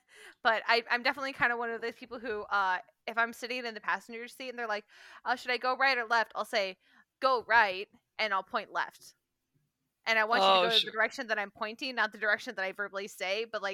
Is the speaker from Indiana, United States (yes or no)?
no; Alaska, United States; I have survival skills, like legit survival skills. I grew up in Alaska. I learned things.